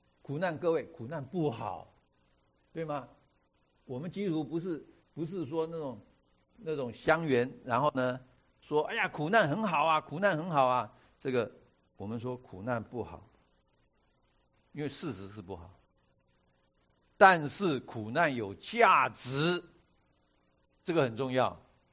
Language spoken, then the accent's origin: Chinese; China; 我知道我们中国人有很多的思想